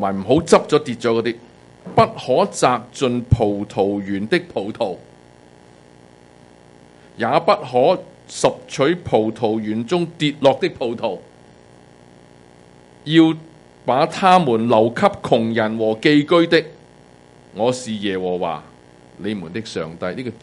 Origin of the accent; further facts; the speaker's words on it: Hong Kong; 都好似唔系我哋香港人一啲好嘅文化